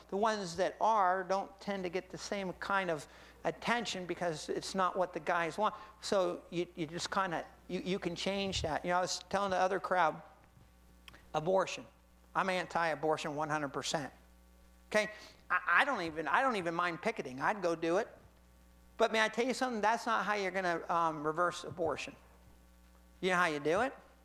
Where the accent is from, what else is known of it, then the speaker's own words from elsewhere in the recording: Florida, United States; Well, I'm from Florida. I know zero about hockey.